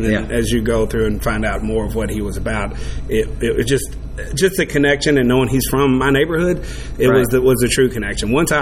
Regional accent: Okolona, Kentucky, United States; I was born in Okolona. I was born almost in Maryville, practically Maryville. I was real close to going to Bullock County Schools, and at 13, my mom moved me over to the east side of town

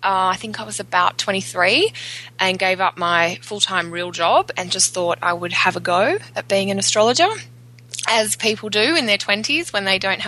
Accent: Australia; now in Canada; I'm an Australian astrologer. I have been in Canada, where I live just outside Toronto, for about 5 years

